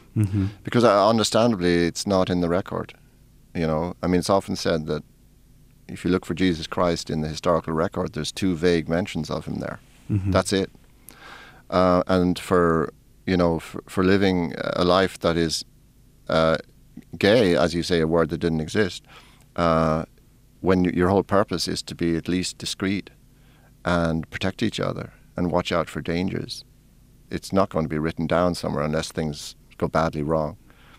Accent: Ireland; because all that astonished me, you know, as Irish people. Only reading Irish history, sometimes we think we have the copyright on hunger.

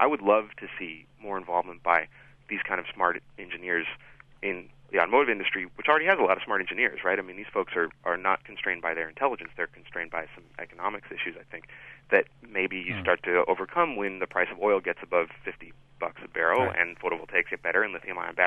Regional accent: Los Angeles, California, United States; I grew up in Los Angeles, and so that means a lot to me right off.

